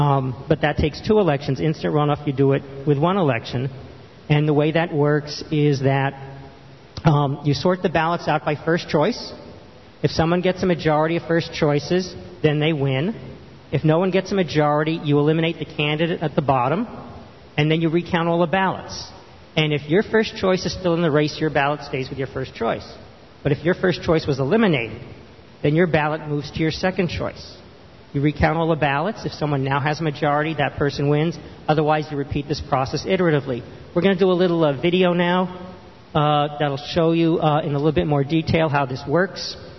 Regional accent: California, United States; Well, I'm from California.

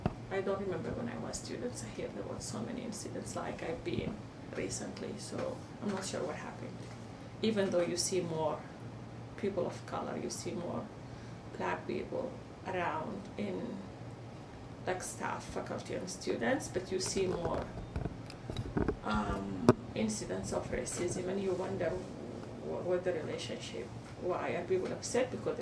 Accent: Sudan; moved away as an adult; now in Canada; I lived my first 27 years in Sudan, like my home country, and everybody is black, right? And … the Sudanese person. So I came to Canada, and I was I came as a refugee

